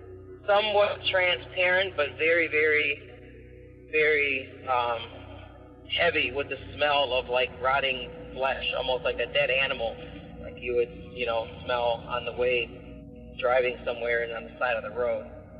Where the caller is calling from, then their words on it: Clarkston, Michigan, United States; I'm calling from Clarkston, Michigan.